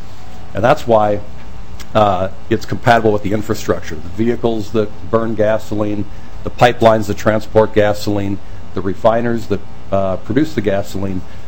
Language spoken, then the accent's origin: English; Minnesota, United States; I'm also a Minnesotan, so I've spent 48 years here. I went to school here and worked for H.B. Fuller and Cargill.